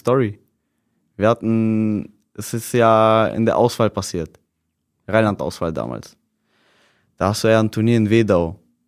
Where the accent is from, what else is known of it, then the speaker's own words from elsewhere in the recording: Ukraine; now in Germany; Also ich bin ja in der Ukraine aufgewachsen.